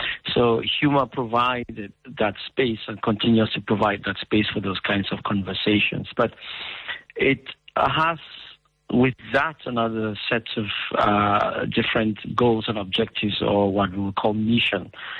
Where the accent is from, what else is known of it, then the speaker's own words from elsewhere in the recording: Cameroon; I come from Cameroon